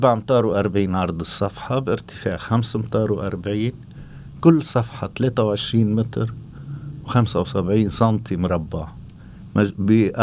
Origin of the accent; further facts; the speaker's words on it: Lebanon; ورح أعطيكي مثل على ضيعتي طبعا من ضمن الضياع ضيعتي من الضياع الحلوة بلبنان